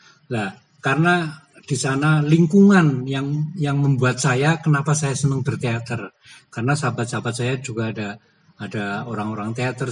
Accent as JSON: {"language": "Indonesian", "town": "Banyumas", "region": "Central Java", "country": "Indonesia", "tie": "born there", "said": "saya latar belakangnya saya lahir di Banyumas"}